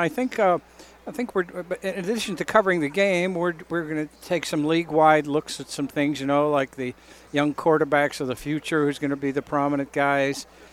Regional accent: Pittsburgh, Pennsylvania, United States; the one I remember growing up in Pittsburgh when the Steelers were lousy

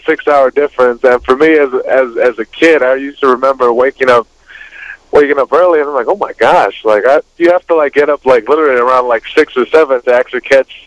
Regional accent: Waipahu, Hawaii, United States; now in Mililani, United States; originally I grew up in Waipahu, but right now I reside in Mililani, Hawaii.

